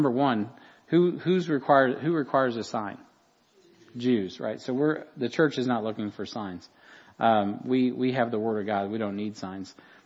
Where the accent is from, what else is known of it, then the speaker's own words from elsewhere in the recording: United States; it was for me as an American being brought up and being really a big proponent of Republican form of government